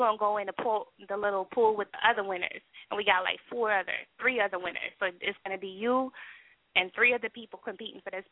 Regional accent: Texas, United States; I'm from Texas. That's how it is.

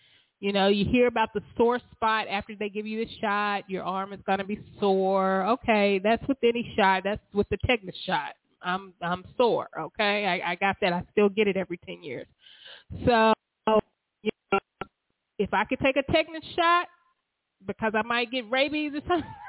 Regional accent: Alabama, United States; I'm from Alabama, so I get the whole Tuskegee, you know, experiment and all of that.

